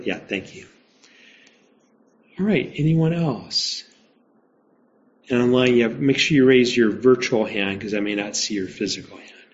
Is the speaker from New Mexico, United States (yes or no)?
yes; New Mexico, United States; I grew up in New Mexico. We have cockroaches.